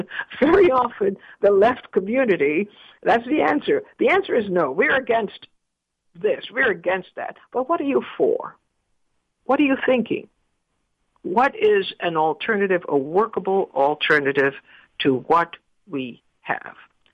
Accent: Trinidad & Tobago; when I was growing up in Trinidad, I actually felt like an immigrant in my own country

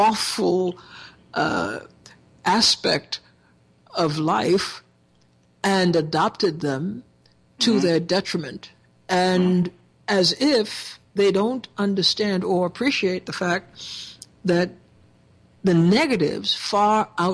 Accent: Trinidad & Tobago; I come from Trinidad, as you know

